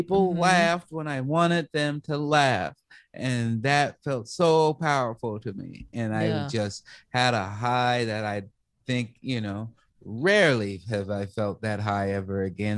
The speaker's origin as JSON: {"language": "English", "town": "Chicago", "region": "Illinois", "country": "United States", "tie": "born or raised there", "said": "Growing up in Chicago, she always wanted to instill us with culture and show us that, you know, life was bigger than Southside Chicago."}